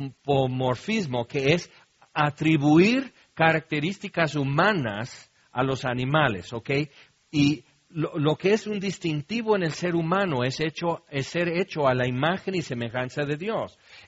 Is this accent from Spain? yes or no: no; California, United States; Spanish is a second language; lo que fui cuando viví en California como estadounidense y todo eso